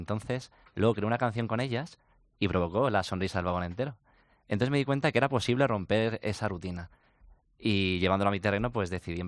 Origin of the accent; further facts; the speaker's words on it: Gandia, Valencian Community, Spain; moved away as an adult; now in Madrid, Spain; Yo soy de Gandía, efectivamente llegué a Madrid hace 4 años